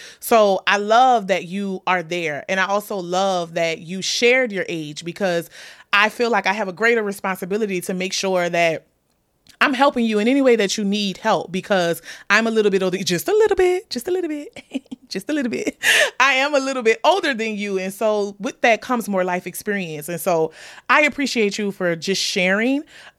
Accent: New Orleans, Louisiana, United States; accent: New Orleans; Y'all know sometimes my New Orleans accent be coming out. I feel like it came out a little bit then.

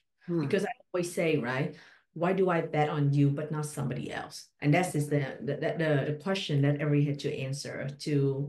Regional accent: Vietnam; English is a second language; moved away as an adult; now in United States; I was born and raised in Vietnam. Right. I moved to the U.S. 17 years ago, and, English is a second language.

